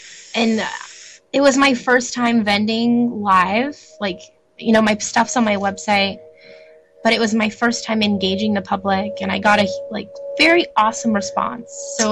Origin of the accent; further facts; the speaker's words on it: San Diego, California, United States; And it's a secret little market here in my hometown of San Diego.